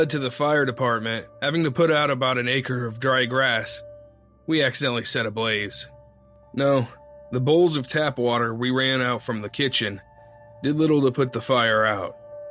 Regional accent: Ohio, United States; You see, growing up in Ohio, I spent a lot of time at my cousin's house.

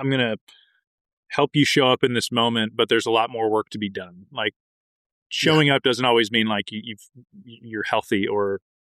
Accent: Oregon, United States; it's because I grew up in Oregon at small schools

